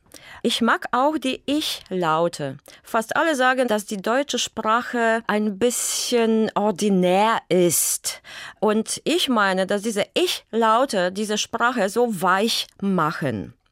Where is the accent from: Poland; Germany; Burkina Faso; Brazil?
Poland; German is a second language; Ich komme aus Polen und alle